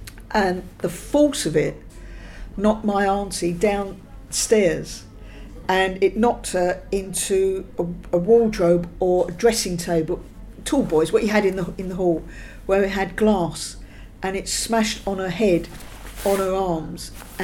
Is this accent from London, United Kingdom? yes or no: yes; Manor Park, London, United Kingdom; I was born in Manor Park and I still live in Manor Park.